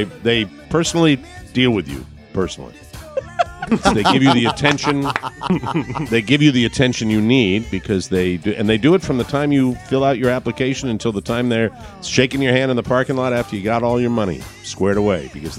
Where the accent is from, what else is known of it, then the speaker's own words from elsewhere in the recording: Glastonbury, Connecticut, United States; This is a guy from Glastonbury, my hometown